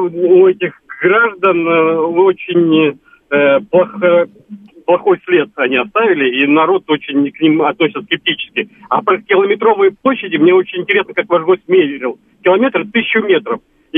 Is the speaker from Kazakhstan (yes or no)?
no; Belarus; я белорус, в Беларуси бываю очень часто, за исключением последнего времени, связанного с ковидом, так как у меня гражданство Российской Федерации